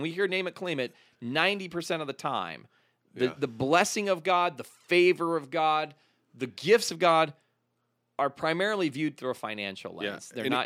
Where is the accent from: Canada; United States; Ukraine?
Ukraine; I grew up in Ukraine, which is a fairly poor country.